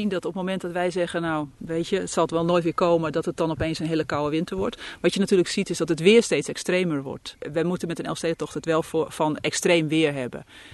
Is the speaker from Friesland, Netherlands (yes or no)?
yes; Friesland, Netherlands; Ik ben een Fries. Ik ben geboren in Friesland.